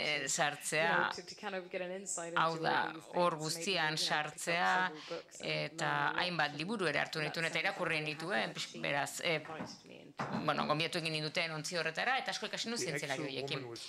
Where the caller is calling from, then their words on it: Peru; ni Perutik nator